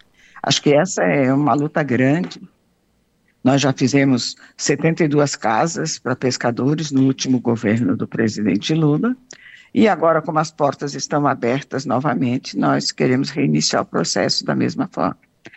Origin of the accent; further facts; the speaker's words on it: Urussanga, Santa Catarina, Brazil; Eu sou de Uruçanga mesmo, sabe? Mas hoje não tenho mais parentes aí, não.